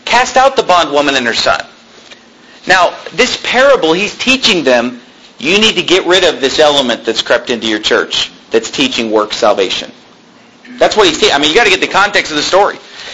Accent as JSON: {"language": "English", "region": "California", "country": "United States", "tie": "born or raised there"}